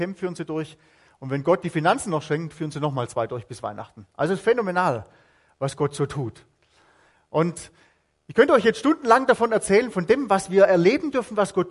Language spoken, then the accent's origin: German; Southern Germany, Germany; Ich bin aus Süddeutschland.